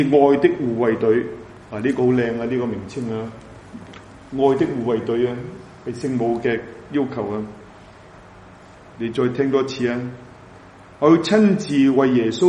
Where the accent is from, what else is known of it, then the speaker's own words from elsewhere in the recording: Hong Kong; 这个同埋我哋中国人嗰种道德观啊，完全冇晒